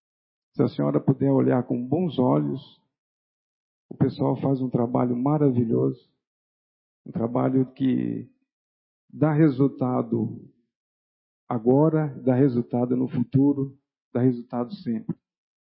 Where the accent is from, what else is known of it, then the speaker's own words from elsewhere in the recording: Oscar Bressane, São Paulo, Brazil; born there; now in Garça, Brazil; Porque eu nasci em Oscar Bressane e eu não sou cidadão garcense, né? Apesar de estar aqui desde 85